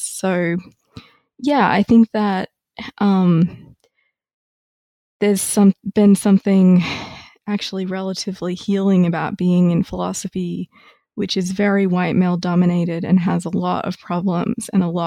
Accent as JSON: {"language": "English", "country": "Australia", "lives_now": "United States", "said": "And I am originally Australian. I did my undergraduate degree at Melbourne and then went to MIT for graduate school"}